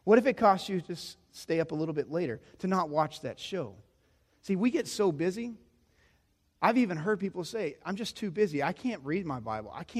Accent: Dumas, Texas, United States; because I grew up in Dumas, Texas, I would like Southern gospel country sounding music

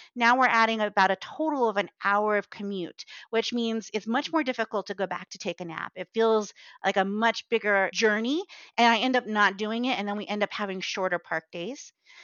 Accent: Phoenix, Arizona, United States; we don't usually go to the pool very often because we're from Phoenix, pools are everywhere here. We can swim anytime we want pretty much any day of the year.

